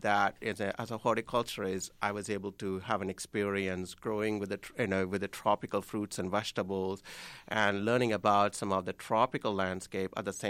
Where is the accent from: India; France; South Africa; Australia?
India; southern India; English is a second language; now in Bayfield, United States; since growing up in India, in southern part of India, the temperature during in the summertime gets way more than 100 degrees